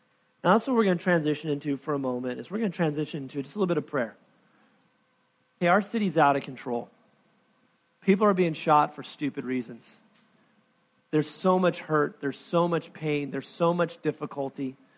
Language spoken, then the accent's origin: English; United States; I'm a grumbler. I'm a complainer. I'm an American.